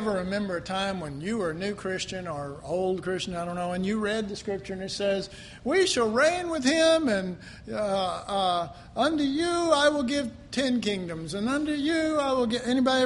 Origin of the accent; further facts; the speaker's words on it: Dallas, Texas, United States; Sorry, I grew up in Oak Cliff, and we say, what you be, man?